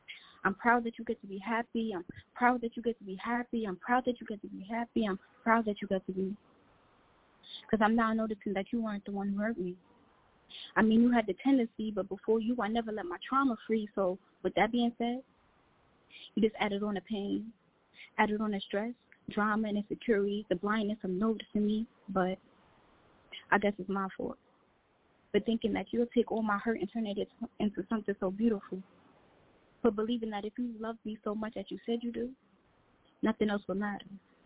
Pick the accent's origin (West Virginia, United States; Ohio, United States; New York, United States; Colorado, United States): New York, United States; Brooklyn; I'm from Brooklyn.